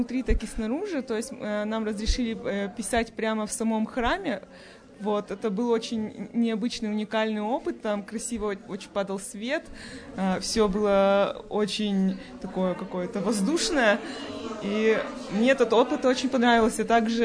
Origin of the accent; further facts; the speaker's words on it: Yekaterinburg, Sverdlovsk Oblast, Russia; я из Екатеринбурга, как и все наше сообщество.